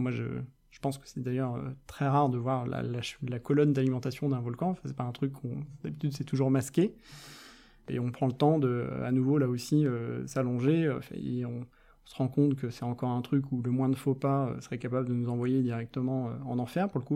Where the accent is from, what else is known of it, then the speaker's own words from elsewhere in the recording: Saint-Nazaire, Pays de la Loire, France; je pourrais presque me transposer dans ma ville natale de Saint-Nazaire, j'aurais le même bruit.